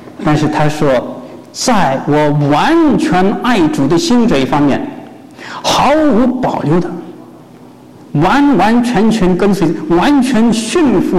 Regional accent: Shanghai, China; 我原籍也是福建，不过我在上海长大，所以不敢自称为福建人，因为福建话不大会讲。

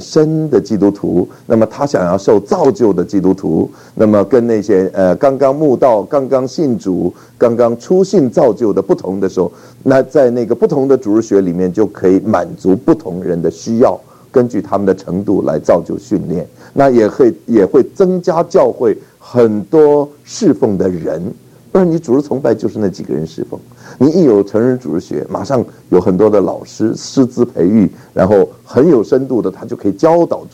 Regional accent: Taiwan; 所以我就带了一点台湾的小人儿啊

